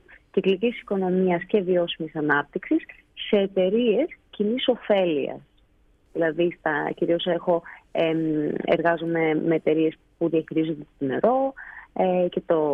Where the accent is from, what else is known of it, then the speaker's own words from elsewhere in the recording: Thessaloniki, Central Macedonia, Greece; also born or lived in Xanthi; Εγώ μεγάλωσα στη Θεσσαλονίκη, είμαι από Θεσσαλονίκη ουσιαστικά. Και γεννήθηκα και σπούδασα στην Ξάνθη για κάποια χρόνια και έζησα στην Ξάνθη. Σαν καταγωγή, ο πατέρας μου είναι από το Λιτόχωρο, παππούδες μου δηλαδή.